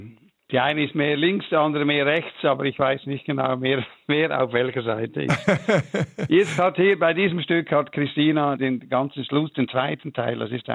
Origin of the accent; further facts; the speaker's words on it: Lucerne, Switzerland; Und ich bin ja aus Luzern, ich bin da geboren und wohne immer noch da.